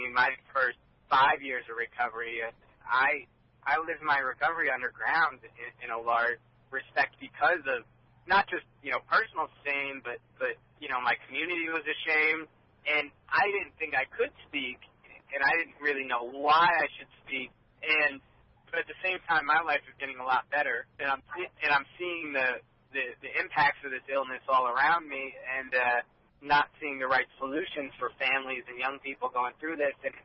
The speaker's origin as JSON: {"language": "English", "region": "Connecticut", "country": "United States", "tie": "born or raised there", "said": "I grew up in Connecticut and got very addicted very quickly in my adolescence"}